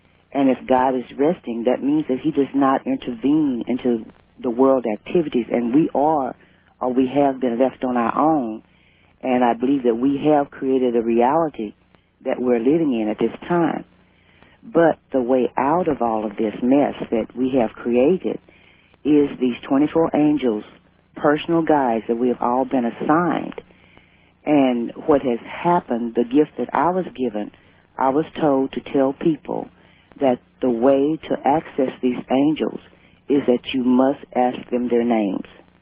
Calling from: Fort Smith, Arkansas, United States; I'm calling you from Fort Smith, Arkansas, KWHN 1320 on your radio dial.

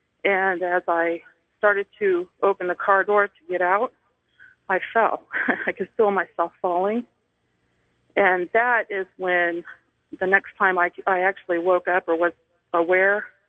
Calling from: Kansas City, Missouri, United States; I'm calling from Kansas City, Missouri.

